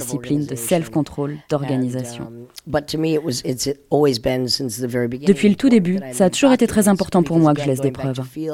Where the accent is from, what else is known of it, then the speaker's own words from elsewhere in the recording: United States; French is a second language; now in Barcelona, Spain; Je suis américaine. C'est le pays le plus hypocrite de la planète.